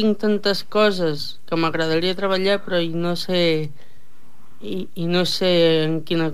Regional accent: Sant Iscle de Vallalta, Catalonia, Spain; tinc 20 anys, soc de Sant Iscle de Vallalta

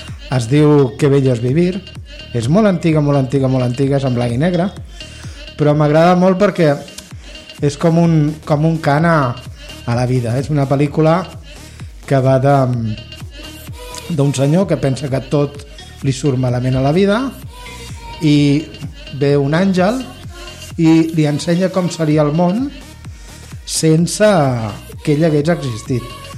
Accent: Caldes, Catalonia, Spain; visc molt a prop d'aquí, Sant Feliu. De fet, visc a Caldes. Soc nascut a Caldes i visc allà des de petit.

